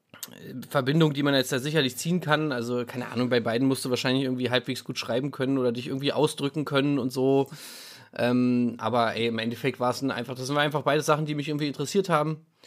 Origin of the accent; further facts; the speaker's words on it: Magdeburg, Saxony-Anhalt, Germany; das war die Zeitung bei uns in Magdeburg.